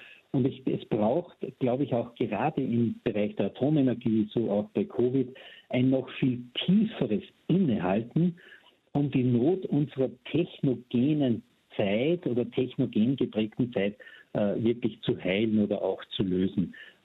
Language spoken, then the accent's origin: German; Austria; Wir als Österreicher oder Österreicherinnen haben da eine eigene Geschichte.